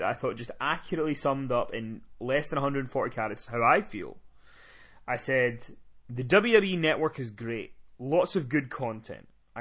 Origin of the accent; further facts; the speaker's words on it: Scotland, United Kingdom; I'm a nobody from Scotland that interviews wrestlers sometimes.